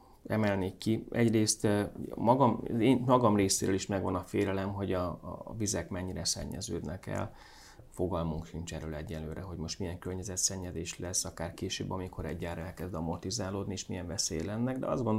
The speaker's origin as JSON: {"language": "Hungarian", "region": "Hajdú-Bihar", "country": "Hungary", "said": "Én Hajdúbiharból származom"}